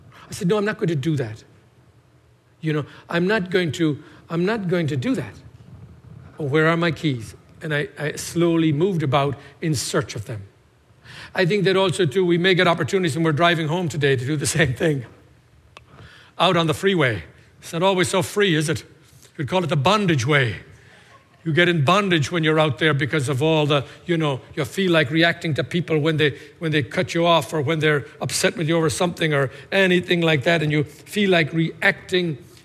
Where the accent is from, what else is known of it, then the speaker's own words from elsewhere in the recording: Ireland; now in United States; I grew up in Ireland looking at the stained glass windows in the churches and seeing the halos and thinking that holiness